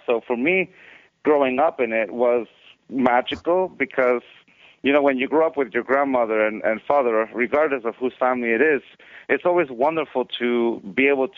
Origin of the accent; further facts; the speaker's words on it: United States; born there; when I lived in Mexico, I was born in the States, but I lived briefly in Mexico.